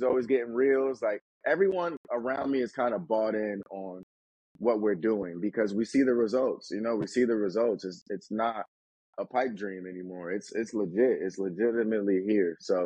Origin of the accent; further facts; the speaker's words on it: New Jersey, United States; I'm from Jersey, you know, like if we can pack out 300 to 500 people in Jersey